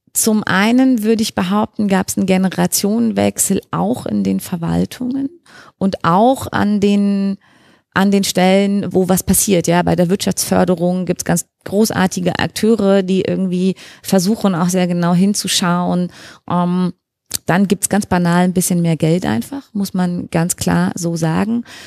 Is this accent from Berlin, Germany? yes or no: no; Brandenburg, Germany; Und so seit 5, 6 Jahren beobachte ich an mir selber, dass ich durchaus sage, ja, ich komme aus Brandenburg.